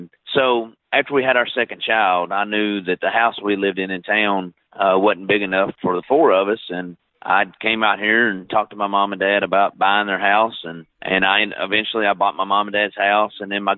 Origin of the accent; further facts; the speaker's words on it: Owensboro, Kentucky, United States; I'm from Owensboro, Kentucky, born and raised here.